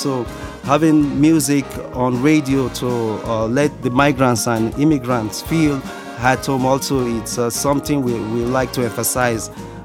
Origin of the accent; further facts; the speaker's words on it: Nigeria; now in Slovenia; I'm from Nigeria. I'm currently living in Slovenia for 10 years now